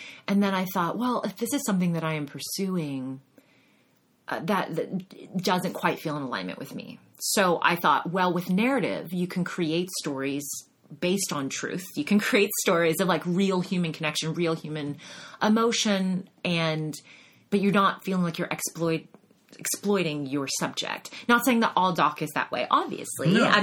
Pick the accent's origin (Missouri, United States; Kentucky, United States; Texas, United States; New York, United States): Texas, United States; Austin; now in Los Angeles, United States; I grew up in Austin, Texas.